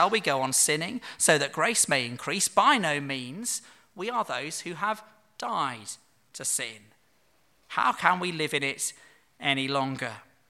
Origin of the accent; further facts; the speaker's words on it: England, United Kingdom; And yet their story, as an Englishman, is my story.